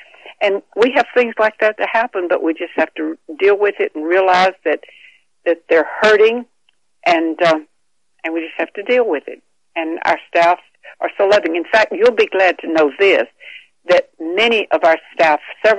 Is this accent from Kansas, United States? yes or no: no; Oklahoma, United States; born there; now in Riverhead, United States; I was born in Oklahoma, but I've lived here for over almost 60 years.